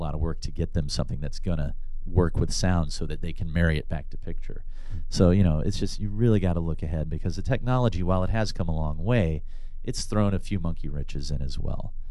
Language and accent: English; Dothan, Alabama, United States; Dothan, Alabama.